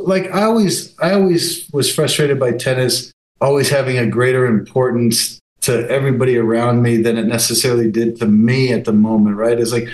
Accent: Las Vegas, Nevada, United States; Let me start by saying I'm such a Veganite. I'm such a homegrown, you know, Vegas is so in my blood

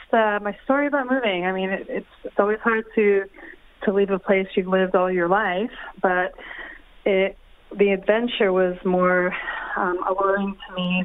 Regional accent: New York City, New York, United States; now in Detroit, United States; Yeah, I moved from New York City to Detroit in May of 2017.

